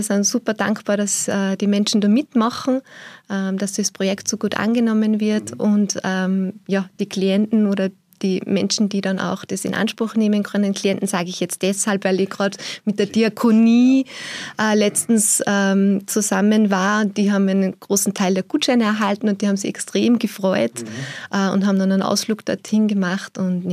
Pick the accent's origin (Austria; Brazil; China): Austria; Upper Austria; Als Oberösterreicherin